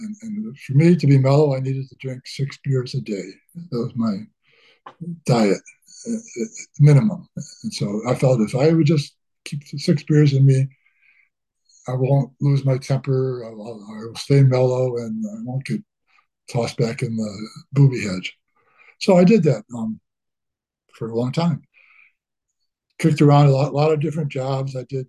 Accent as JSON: {"language": "English", "town": "Attica", "region": "New York", "country": "United States", "tie": "born or raised there", "said": "I'm from Attica. I went to high school in Attica"}